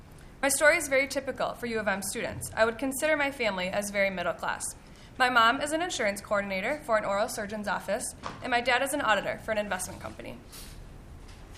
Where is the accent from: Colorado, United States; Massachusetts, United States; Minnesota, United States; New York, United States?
Minnesota, United States; Willmar; I am from Willmar. I'm a senior majoring in marketing at the University of Minnesota's Carlson School of Management